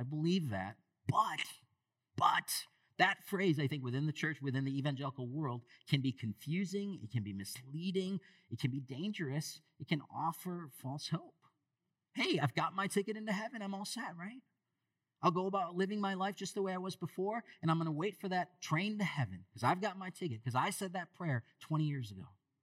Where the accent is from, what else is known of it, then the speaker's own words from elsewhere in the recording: East Lansing, Michigan, United States; growing up in East Lansing, Michigan, I would spend summers on the lake